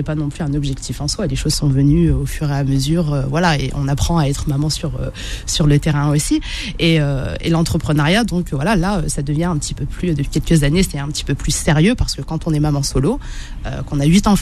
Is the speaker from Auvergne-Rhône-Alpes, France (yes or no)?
no; Hauts-de-France, France; déjà, je suis du Nord, je suis pas de Paris, donc je pense que c'est.